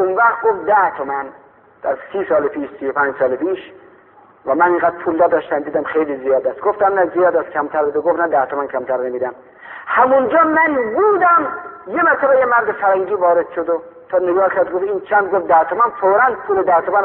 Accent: Khorasan, Iran; من خودم که اهل خراسان هستم و اهل اون منطقه هستن

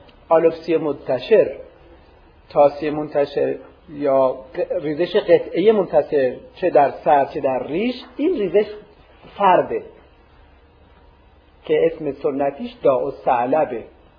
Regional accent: Kashan, Isfahan, Iran; now in Qom, Iran; گفت کجایی هستی؟ گفتم … لکن در قم درس می‌خونم.

